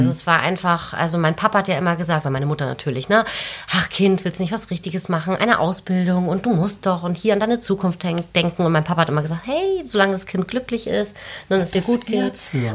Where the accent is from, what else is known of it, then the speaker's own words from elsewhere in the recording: Spain; Flamenco als Spanierin natürlich auch.